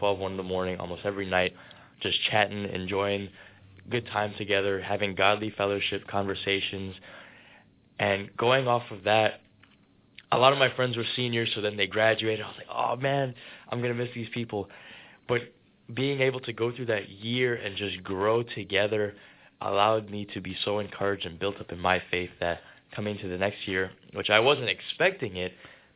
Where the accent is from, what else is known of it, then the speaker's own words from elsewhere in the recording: Trinidad & Tobago; moved away as an adult; also born or lived in Saudi Arabia; So I was born in Saudi Arabia in 2001. I moved to Trinidad in 2011 on New Year's Day.